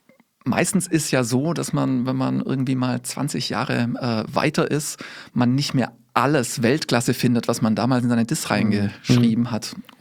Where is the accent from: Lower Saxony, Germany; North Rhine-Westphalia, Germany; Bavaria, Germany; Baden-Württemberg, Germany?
Baden-Württemberg, Germany; ich bin Schwab, da wo ich herkomme, muss man sagen, ist ein Kurkaff, da ist nichts